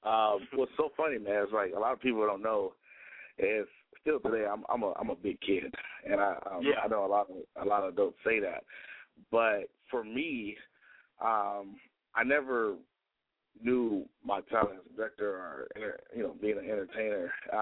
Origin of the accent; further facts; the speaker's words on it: Los Angeles, California, United States; I'm from L.A.